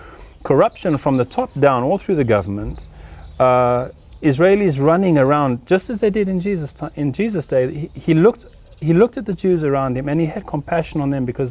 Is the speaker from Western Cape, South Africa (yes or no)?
yes; Cape Town, Western Cape, South Africa; I come from Cape Town. Cape Town is a very beautiful city.